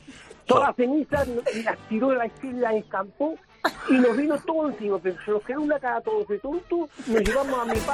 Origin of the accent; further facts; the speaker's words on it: Valencia, Valencian Community, Spain; yo soy de Valencia